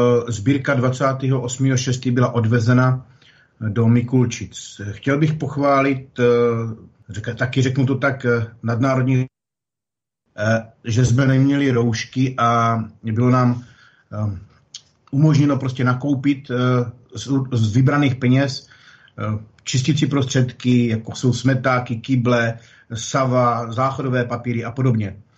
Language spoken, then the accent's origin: Czech; Přerov, Olomouc Region, Czechia; jsem z Přerova.